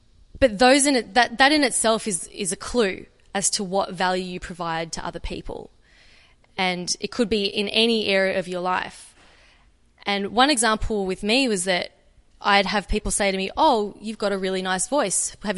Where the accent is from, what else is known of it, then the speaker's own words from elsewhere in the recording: Australia; accent: Australian; audiences all over the world that may not understand my Australian accent, I pronounce my R's a little bit more.